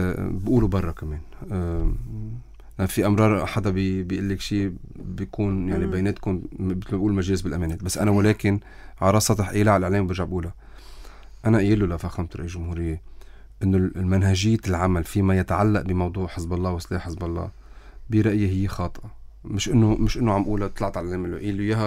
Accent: Lebanon; صار معنا نحن كلبنانيين

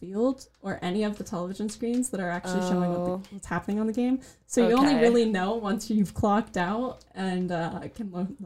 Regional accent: Hamilton, Ontario, Canada; My hometown is Hamilton, so I...

